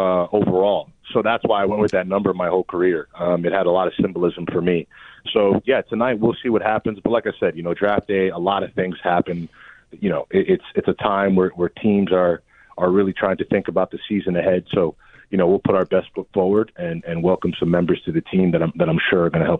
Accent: Florida, United States; You know, I grew up in South Florida, so, you know, I went through what people go through supporting the Dolphins for time.

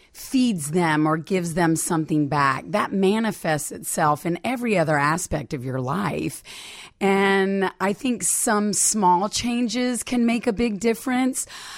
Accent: High Point, North Carolina, United States; I grew up in High Point, North Carolina, where a lot of furniture is manufactured.

